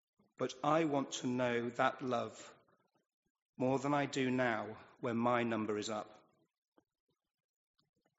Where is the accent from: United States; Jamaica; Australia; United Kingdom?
United Kingdom; Not too much, we're British.